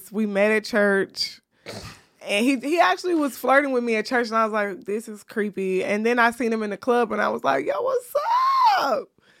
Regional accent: the South, United States; I love church. I'm from the South. We do church. My great grandfather was a pastor.

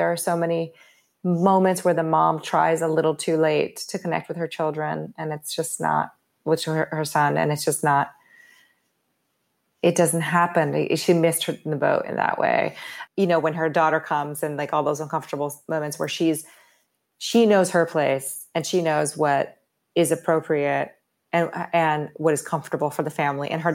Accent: Rio de Janeiro, Brazil; And I grew up in Rio.

